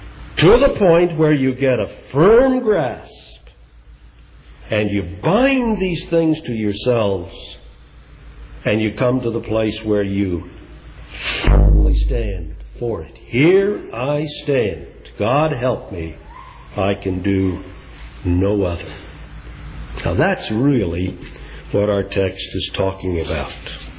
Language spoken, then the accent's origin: English; Iowa, United States; When I was growing up in Iowa